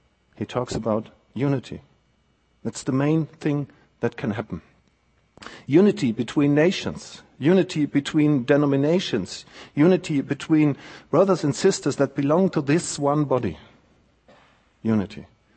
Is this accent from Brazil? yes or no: no; Germany; When I was raised up in Western Germany, and then I got, years later, I went to the former socialist part, Eastern Germany, and I got a call to be a pastor there in a church in 2001.